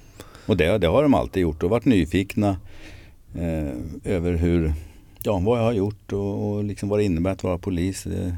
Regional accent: Stockholm, Stockholm County, Sweden; also born or lived in Mariestad; jag är uppvuxen i Stockholm. Sen bodde jag som tonåring i 6-7 år nere i Västergötland i Mariestad också.

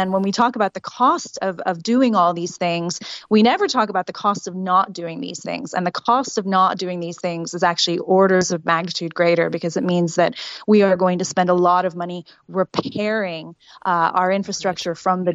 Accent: New Orleans, Louisiana, United States; moved away; I grew up in the United States. And when people ask me, what do I miss about living in the United States, I actually say the plumbing.

